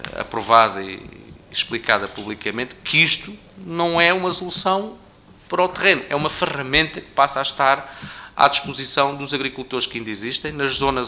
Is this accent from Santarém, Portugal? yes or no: yes; Mação, Santarém, Portugal; Eu venho do município de Maçal, é um município que tem 40 mil hectares. São 80 mil propriedades.